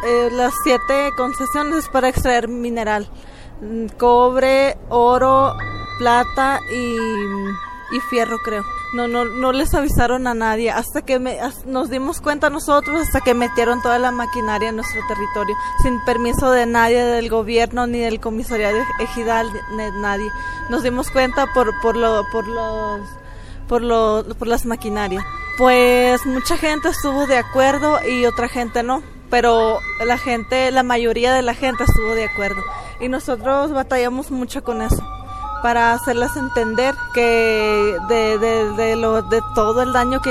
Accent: Desemboque de los Seris, Sonora, Mexico; Pertenezco a la comunidad CONCAC de Sonora. Mi pueblo se llama Desemboque de los Seres

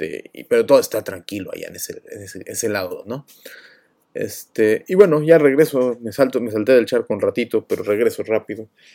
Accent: Mexico; moved away as an adult; teníamos que sacar visas siendo mexicanos

